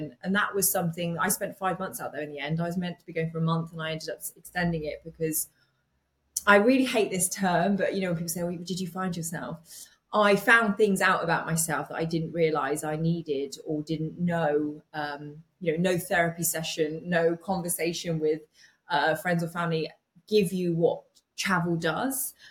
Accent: United Kingdom; I guess being British, you know, we don't always have that sunshine.

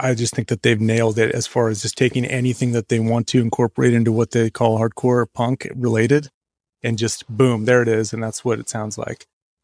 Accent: California, United States; born there; also born or lived in Tucson, Arizona / San Antonio; No, so I was a military brat. And I moved around everywhere. I was born at Edwards Air Force Base in California.

